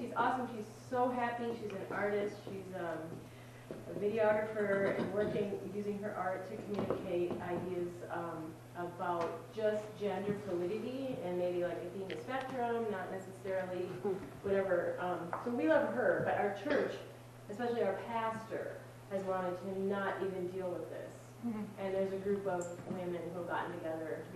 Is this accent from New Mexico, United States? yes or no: no; Buffalo, Minnesota, United States; Minnesota, Buffalo, Minnesota.